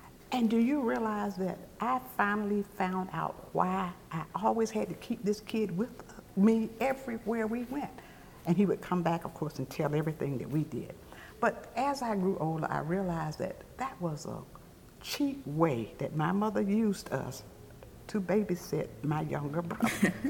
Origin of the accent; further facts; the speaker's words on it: Chapel Hill, North Carolina, United States; also born or lived in Pittsboro; I grew up right across the street from Hargraves Center here in Chapel Hill. I grew up in Pittsboro with my grandparents, and we moved with my parents sometime after that.